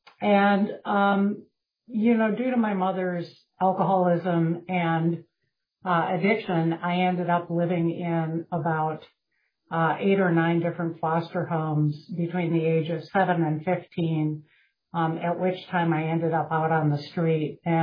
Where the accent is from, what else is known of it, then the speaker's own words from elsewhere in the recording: Wisconsin, United States; from Wisconsin.